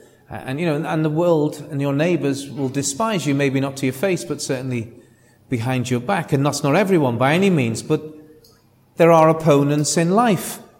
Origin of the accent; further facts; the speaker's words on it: Liverpool, North West England, United Kingdom; accent: Scouse; also born or lived in Calgary, Canada; Mine is from the northwest English port called Liverpool. It's a dialect called Scouse.